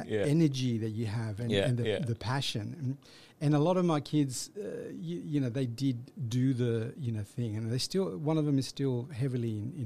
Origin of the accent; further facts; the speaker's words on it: Australia; growing up in Australia, as an immigrant, and then having to realize, okay, who am I? Am I from Chile? Am I Chilean?